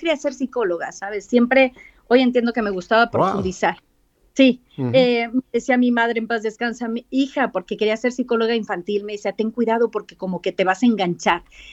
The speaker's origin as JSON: {"language": "Spanish", "town": "Monterrey", "region": "Nuevo León", "country": "Mexico", "said": "soy de Monterrey, Nuevo León, el norte de México."}